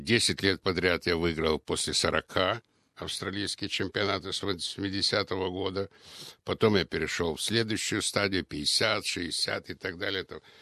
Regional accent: Russia; А все понимали, что я из России.

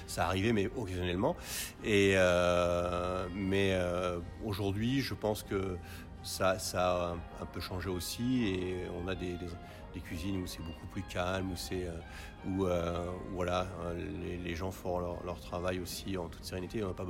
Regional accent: Cannes, Provence-Alpes-Côte d'Azur, France; Je viens de Cannes, oui.

